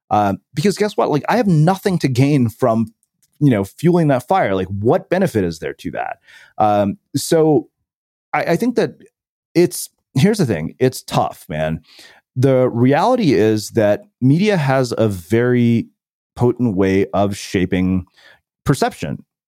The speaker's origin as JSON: {"language": "English", "country": "India", "tie": "born or raised there", "said": "growing up in India, where, you know, when our parents were growing up, their outcomes were pretty much binary."}